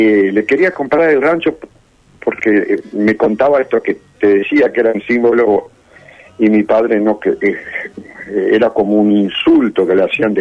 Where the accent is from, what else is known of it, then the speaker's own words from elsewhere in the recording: Rosario, Santa Fe, Argentina; born there; esta Rosario maravillosa que le dio a mi padre todo lo que uno es, ¿no? Nací acá